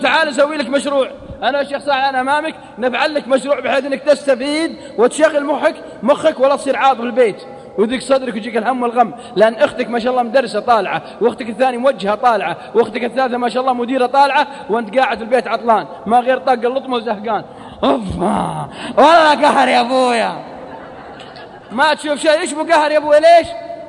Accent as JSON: {"language": "Arabic", "region": "Al-Qassim", "country": "Saudi Arabia", "accent": "Qassimi", "said": "على لهجتنا القصيم ما ادري عاد ايش يقولون عندكم"}